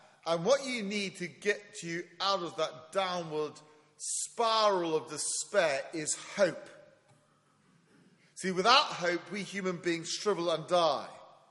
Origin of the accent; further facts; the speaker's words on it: England, United Kingdom; As an Englishman, I've faced that despair many a time.